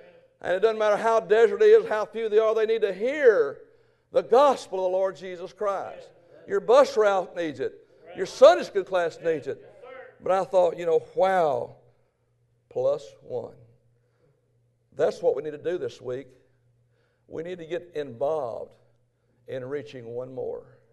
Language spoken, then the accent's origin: English; Texas, United States; I'm from Texas. Amen. Y'all crazy.